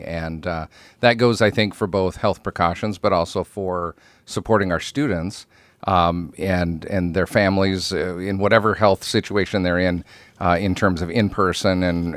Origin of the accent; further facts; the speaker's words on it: South Dakota, United States; Originally in the Black Hills. So my wife and I are actually originally from Western South Dakota, and found our way to the to Omaha area and eventually Southeast Nebraska